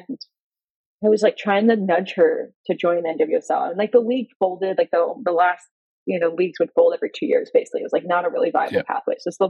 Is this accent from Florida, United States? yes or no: yes; Florida, United States; moved away; if I had never left Florida, like where I grew up in Florida.